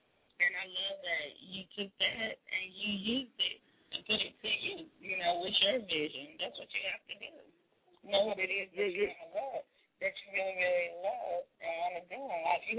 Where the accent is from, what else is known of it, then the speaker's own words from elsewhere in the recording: South Carolina, United States; Well, actually, I'm from South Carolina, and you know, we love South Carolina State, honey.